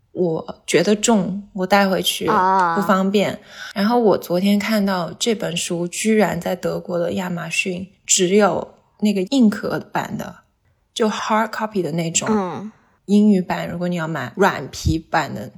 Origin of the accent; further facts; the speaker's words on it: Changsha, Hunan, China; now in Germany; 因为我是长沙人嘛，